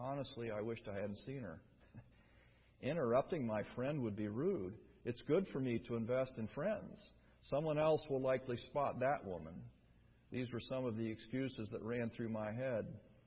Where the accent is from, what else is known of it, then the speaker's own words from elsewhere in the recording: England, United Kingdom; I'm an extrovert, he's an introvert. I'm from England, he's from Oklahoma.